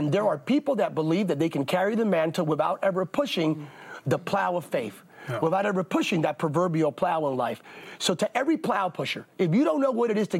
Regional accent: California, United States; I come from California.

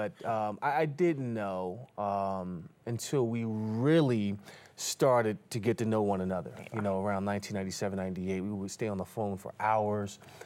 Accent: Philadelphia, Pennsylvania, United States; But I have to admit, I grew up in Philadelphia, so I wear the star on the helmet

